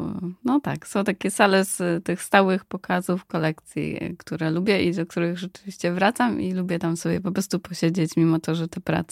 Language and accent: Polish; Poznań, Greater Poland Voivodeship, Poland; jestem z Poznania już od bardzo, bardzo młodych lat